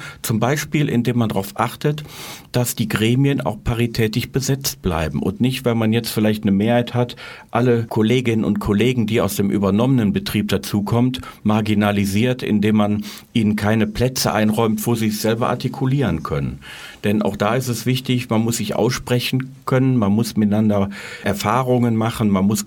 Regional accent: North Rhine-Westphalia, Germany; accent: Ruhr; Wie man meiner Sprache anhört, komme ich aus dem Ruhrgebiet.

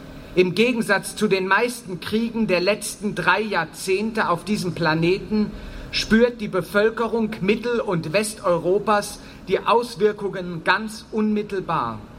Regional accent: Berlin, Germany; In Berlin, wo ich herkomme, gab es ähnliche Gruppen und Organisationen

